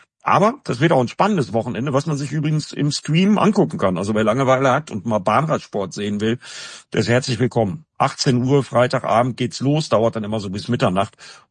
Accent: Bremen, Germany; in Bremen kürzlich, hier in meiner Heimatstadt

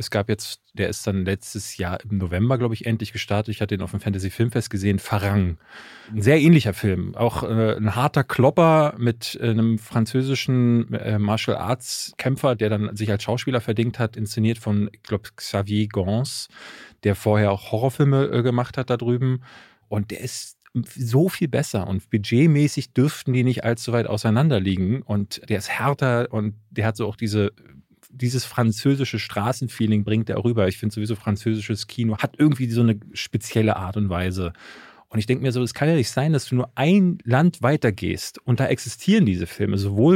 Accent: Berlin, Germany; ich bin in Berlin-Marzahn groß geworden.

